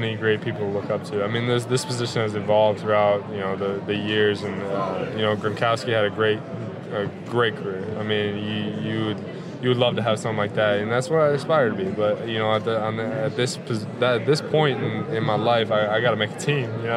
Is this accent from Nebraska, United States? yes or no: no; Iowa, United States; Well, I'm from Southern Iowa.